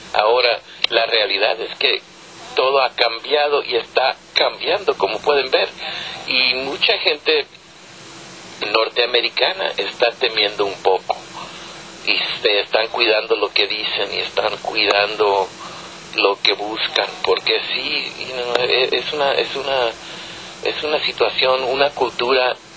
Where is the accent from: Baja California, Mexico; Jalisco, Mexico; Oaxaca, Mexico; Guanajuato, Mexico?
Baja California, Mexico; Tijuana; born there; Tijuana, es donde yo nací, en los basureros de Tijuana